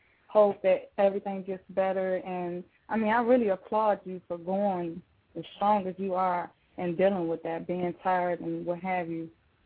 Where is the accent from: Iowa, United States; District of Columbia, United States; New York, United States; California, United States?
District of Columbia, United States; Washington; So I heard you speak on D.C. That's my hometown.